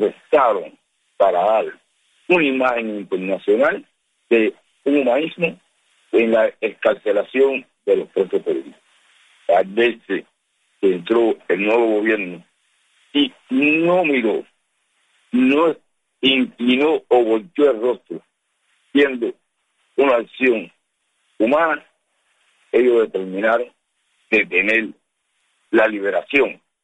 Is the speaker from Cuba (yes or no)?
yes; Cuba; Y soy cubano y hablo de Cuba